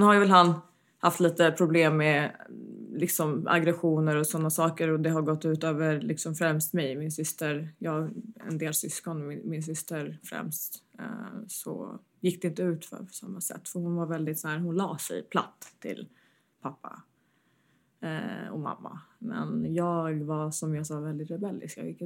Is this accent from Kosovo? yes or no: no; United States; moved away as an adult; now in Sweden; jag är född i Sverige. Jag har växt upp en stor del av mitt liv i USA. Men jag kom till Sverige 2013